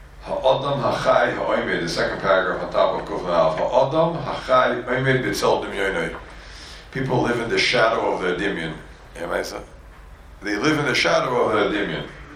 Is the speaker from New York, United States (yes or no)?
yes; Borough Park, New York, United States; And I'm sorry, I'm Hungarian from Borough Park. We never do wrong.